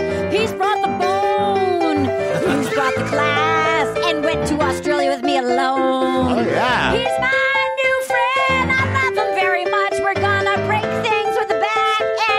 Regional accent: Little Compton, Rhode Island, United States; Brian also came to my hometown of Little Compton, Rhode Island.

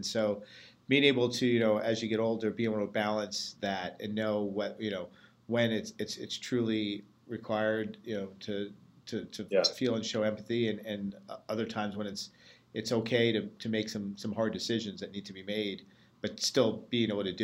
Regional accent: Staten Island, New York, United States; Staten Island was not a very diverse neighborhood that we grew up in. I'm Catholic Italian, and that's basically, you had that and Irish Catholic, you know, in the entire neighborhood.

